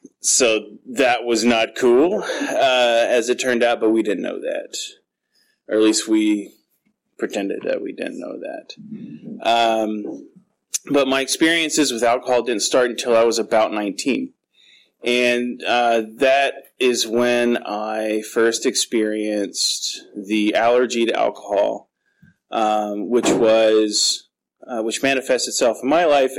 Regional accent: Ohio, United States; moved away as an adult; I am originally from Ohio. A little over three years ago, I moved here because I have a brother who lives here.

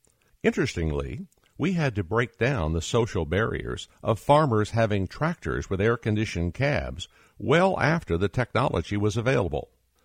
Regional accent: Oklahoma, United States; I can't say that I liked much about summer heat when growing up in Oklahoma, at a time when air conditioning was only found in a few department stores in Oklahoma City.

